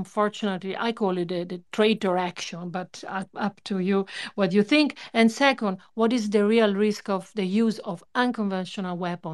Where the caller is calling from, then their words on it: Germany; But on the other hand, I'm calling from Europe, so. You know, here we are a little bit devastated at the moment. I'm in Germany.